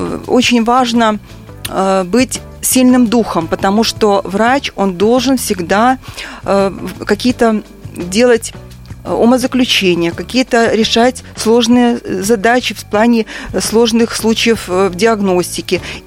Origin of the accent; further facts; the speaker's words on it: Kirovsk, Mogilev Region, Belarus; born there; Родилась я в Кировске, Могилевской области.